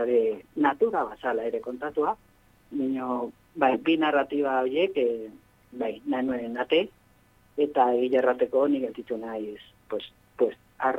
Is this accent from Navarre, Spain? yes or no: yes; Sunbilla, Navarre, Spain; born there; now in Oronoz, Spain; ni jaio nintzen Zumbilen